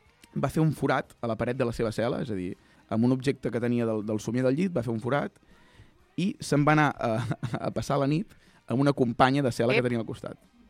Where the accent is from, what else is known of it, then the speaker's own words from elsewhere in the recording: Ripoll, Catalonia, Spain; Això a Ripoll, que soc de Ripoll, en diem fer margeres.